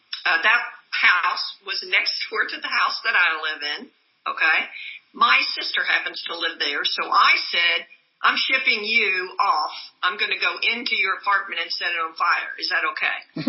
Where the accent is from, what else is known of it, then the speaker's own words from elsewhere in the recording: Owensboro, Kentucky, United States; when I was a child, growing up in Owensboro, Kentucky, a young child was murdered, and that didn't happen in Owensboro.